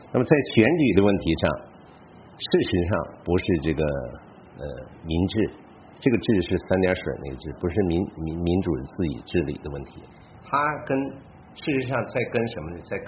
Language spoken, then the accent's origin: Chinese; Harbin, Heilongjiang, China; 就是我的家乡哈尔滨有2个村已经搞过这个实验